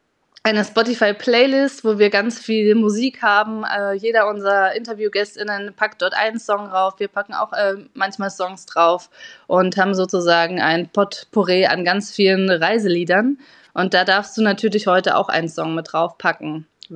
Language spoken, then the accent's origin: German; Potsdam, Brandenburg, Germany; ich komme aus Potsdam. Potsdam liegt ja in Brandenburg beim Spreewald